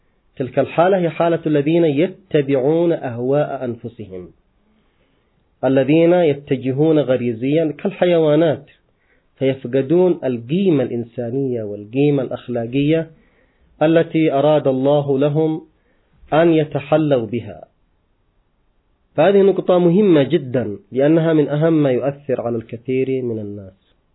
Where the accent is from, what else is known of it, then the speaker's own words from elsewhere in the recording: Yemen; بل عندنا في اليمن مثل معروف في الوسط القبلي